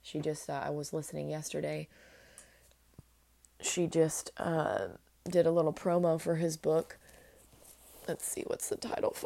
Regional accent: United States; born there; I'm blessed that I was born in America.

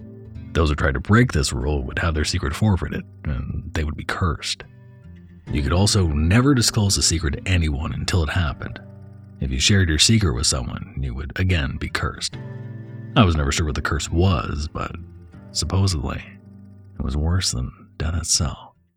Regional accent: Sour Lake, Texas, United States; My hometown of Sour Lake, Texas was no different.

